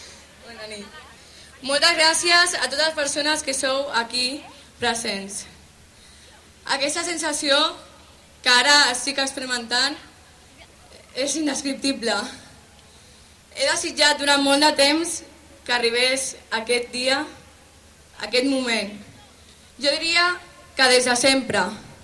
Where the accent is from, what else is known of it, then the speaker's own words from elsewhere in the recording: Sitges, Catalonia, Spain; sento un immens orgull de poder representar el meu poble estimat.